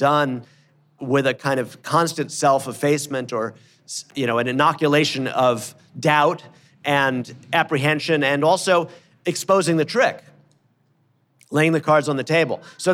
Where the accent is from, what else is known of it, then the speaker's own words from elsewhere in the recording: New York City, New York, United States; So growing up in New York, in Outer Borough, New York, in neighborhoods where there were generations of immigrants, including some very new ones